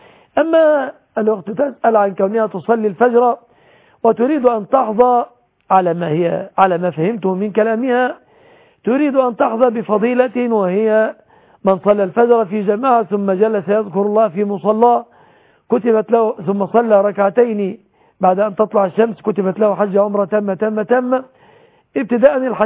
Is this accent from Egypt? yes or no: yes; Egypt; أن يحفظ بلادنا مصر